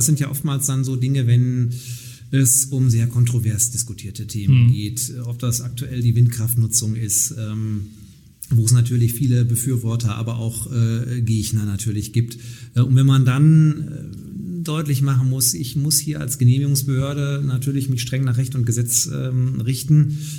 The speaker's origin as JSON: {"language": "German", "town": "Nottuln", "region": "North Rhine-Westphalia", "country": "Germany", "tie": "born or raised there", "said": "meine damalige Tätigkeit als Ratsmitglied in meiner Heimatgemeinde in Nottuln."}